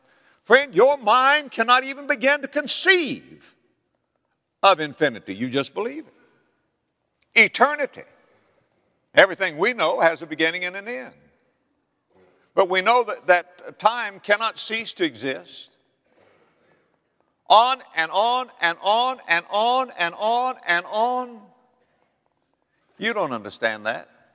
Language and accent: English; Florida, United States; I'm from Florida. I love the ocean. My blood's about 75% salt water.